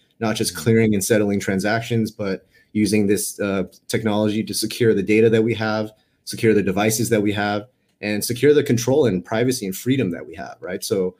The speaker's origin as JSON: {"language": "English", "town": "Los Angeles", "region": "California", "country": "United States", "tie": "born or raised there", "also_born_or_lived": "New York", "lives_now": "San Francisco, United States", "said": "Based in San Francisco, but I've been a California kid my whole life. Grew up in Los Angeles. Had like an 8-year stint on the East Coast for school and my first job in New York. But now here in the Bay Area."}